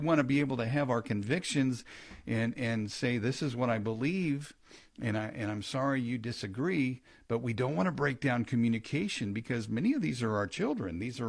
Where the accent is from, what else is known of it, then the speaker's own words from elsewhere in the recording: Kansas City, United States; Well, let's go to my hometown, Kansas City.